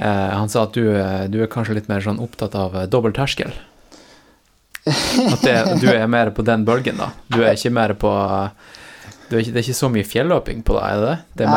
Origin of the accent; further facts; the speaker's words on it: Tromsø, Troms, Norway; Jeg er fra Tromsø.